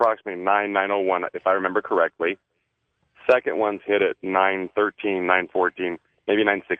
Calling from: Kingman, Arizona, United States; I'm calling from Kingman, Arizona.

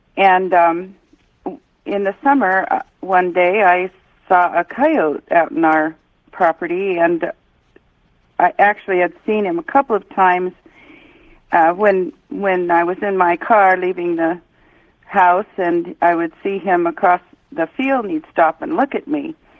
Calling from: Orcas Island, Washington, United States; from Orcas Island in Washington State.

